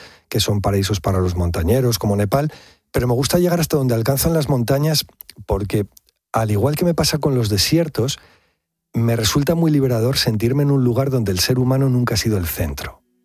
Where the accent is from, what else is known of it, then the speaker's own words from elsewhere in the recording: La Rioja, Spain; Quizá también porque somos riojanos, ¿no? Y hablando de la cuna del vino